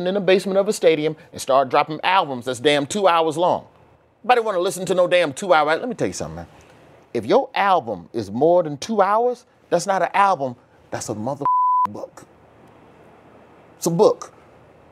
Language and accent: English; Alabama, United States; I'm from Alabama. I'm the tornado expert.